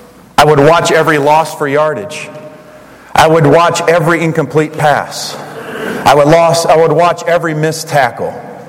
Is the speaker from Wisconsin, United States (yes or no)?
yes; Wisconsin, United States; But I am from Wisconsin, and I am not a bandwagoner, so I stick with what I was raised with.